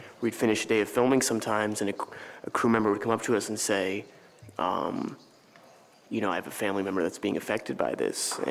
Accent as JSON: {"language": "English", "country": "United States", "said": "Yeah, I'm American."}